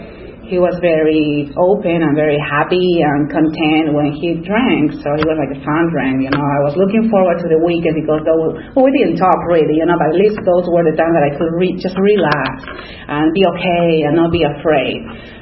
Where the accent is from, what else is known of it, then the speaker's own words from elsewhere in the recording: Lima, Peru; first language Spanish; English is a second language; I have an accent, as you can say. I was born and raised in Lima, Peru, so I speak Spanish, too